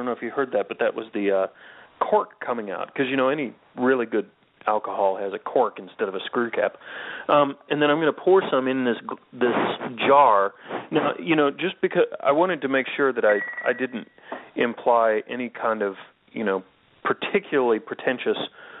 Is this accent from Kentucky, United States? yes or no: yes; Kentucky, United States; Well, no. Yes, I'm from Kentucky, but not really an authority.